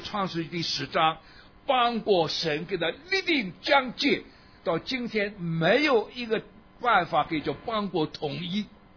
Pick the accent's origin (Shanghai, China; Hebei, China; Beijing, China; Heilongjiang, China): Shanghai, China; 我都住在中国就一直到我长大，我离开中国没有去过，我一直在上海长大，上海生的，上海长大的。我是原籍浙江人